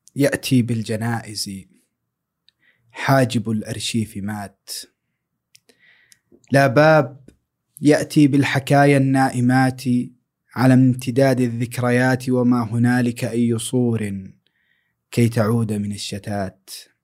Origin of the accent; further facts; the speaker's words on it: Ha'il, Ha'il Province, Saudi Arabia; حائل جزء لا يتجزأ من شخصيتي. في طريقة كلامي، في أسلوبي مع الناس